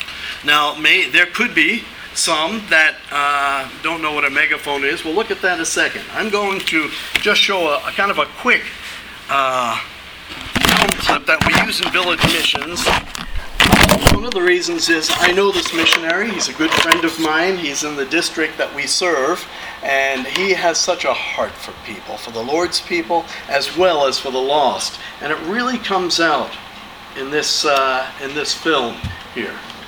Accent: Long Island, New York, United States; I grew up on Long Island in New York. Sometimes I would take the Long Island Railroad.

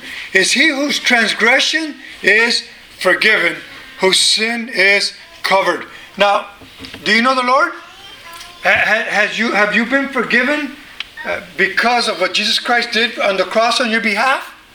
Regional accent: the South, United States; I come from the South. It's no big deal.

